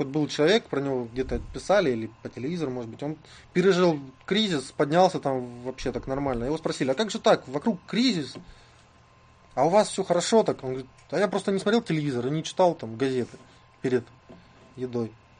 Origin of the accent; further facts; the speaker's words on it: Ukraine; Плюс сайт на Россию ориентирован, а я с Украины.